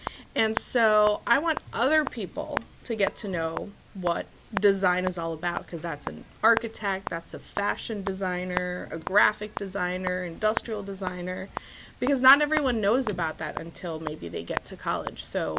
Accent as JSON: {"language": "English", "region": "Texas", "country": "United States", "said": "I came from Texas, that's where my family is."}